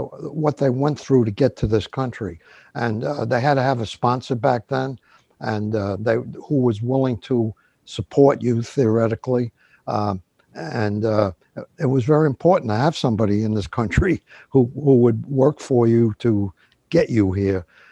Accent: Brooklyn, New York, United States; I was born in Brooklyn. We lived on the borderline of Brooklyn and Queens, Woodhaven.

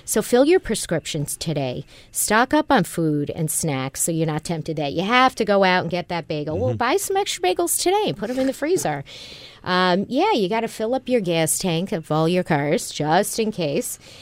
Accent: Buffalo, New York, United States; I'm from Buffalo, and this is what everybody does.

